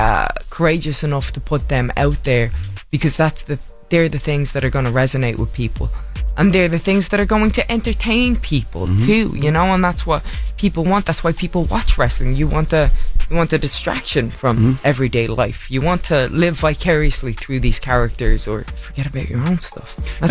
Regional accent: Ireland; now in United States; And so I am so proud to be Irish. I am so proud of my heritage and everything that comes along with being Irish

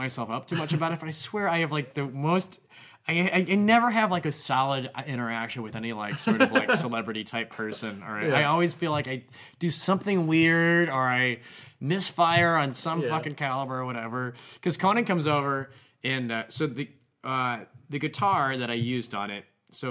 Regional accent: St. Louis, Missouri, United States; So then you're in that moment where you're actually meeting Bob Costas, and you go, "Hey, I'm from St. Louis,"

